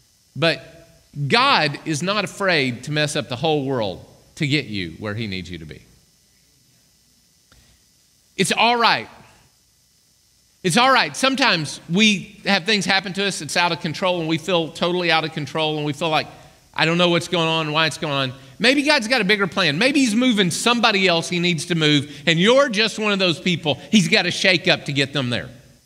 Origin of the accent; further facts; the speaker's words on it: Arkoma, Oklahoma, United States; when I was a kid growing up, I grew up in Arkoma, Oklahoma. And we were so big as a town, we had a caution light.